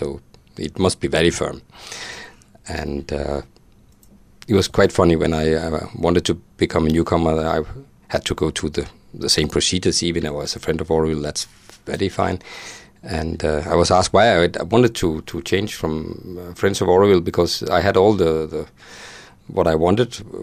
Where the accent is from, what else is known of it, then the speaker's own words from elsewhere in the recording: Denmark; and I'm from Denmark